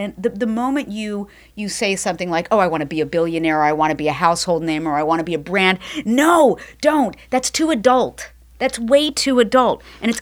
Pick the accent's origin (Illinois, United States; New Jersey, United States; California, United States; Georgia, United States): California, United States; Downey; I grew up in Downey, California.